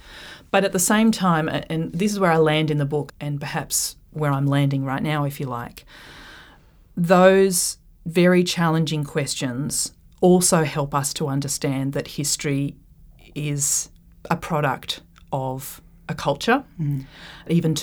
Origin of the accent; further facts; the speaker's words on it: Australia; I find that incredibly, I suppose, challenging as an Australian historian